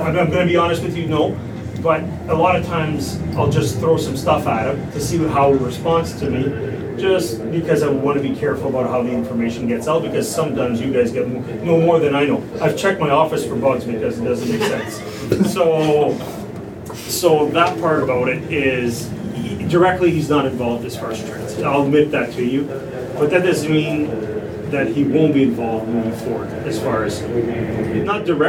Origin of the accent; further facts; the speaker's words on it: Ottawa, Ontario, Canada; I'm from Ottawa. I'm going to live here my whole life.